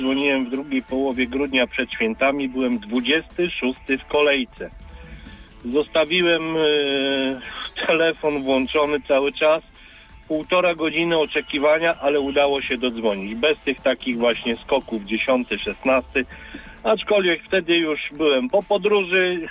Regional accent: Szczecin, West Pomeranian Voivodeship, Poland; Jeszcze my ze Szczecina możemy sobie tu na Pszczelną podjechać

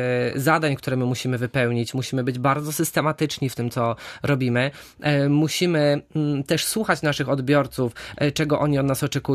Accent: Witnica, West Pomeranian Voivodeship, Poland; ja nie jestem ze Szczecina, pochodzę z miejscowości Witnica Chojeńska, to jest 80 km pod Szczecinem. Tutaj przyjechałem do liceum. Natomiast moje siostry już mieszkały wtedy w Szczecinie, od malutkiego tutaj przyjeżdżam.

